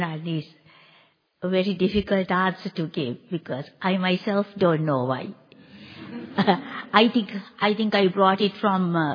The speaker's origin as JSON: {"language": "English", "country": "Sri Lanka", "said": "I'm originally from Sri Lanka. And other than the fact that I was born a Buddhist, I was not a practicing Buddhist."}